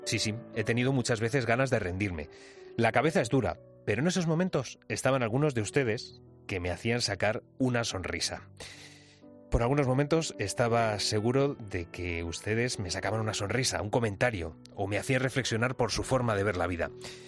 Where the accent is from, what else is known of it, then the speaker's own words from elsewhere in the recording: Spain; Como muchos españoles, estoy sin ayuda, sin tener para comer, sin poder dar a mi hijo un regalo cuando llega el día.